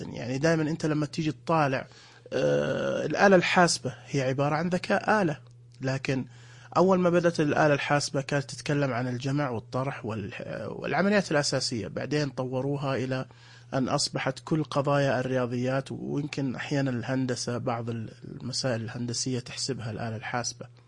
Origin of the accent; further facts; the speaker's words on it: Saudi Arabia; بلادنا المملكة العربية السعودية تعد الأولى في الوطن العربي اهتماما بمجال الذكاء الاصطناعي